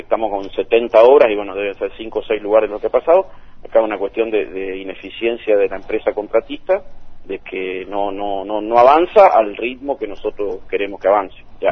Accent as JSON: {"language": "Spanish", "town": "Curuzú Cuatiá", "region": "Corrientes", "country": "Argentina", "said": "No puedo creer que en Curuzú, es el lugar donde yo estoy, de donde soy, no podamos avanzar."}